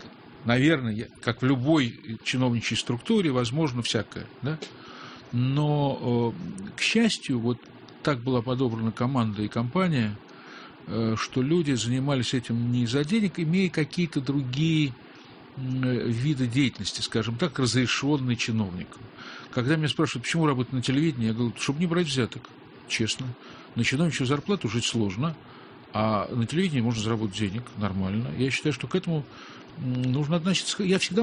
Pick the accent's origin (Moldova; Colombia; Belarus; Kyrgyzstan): Kyrgyzstan; born there; also born or lived in Russia; я родился в России, то есть я родился в Киргизии.